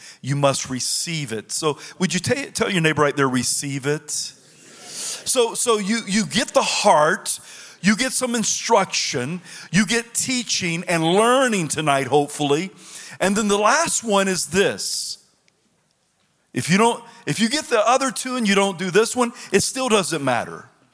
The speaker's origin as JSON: {"language": "English", "region": "the South", "country": "United States", "said": "I'm from the South, and I don't speak King James."}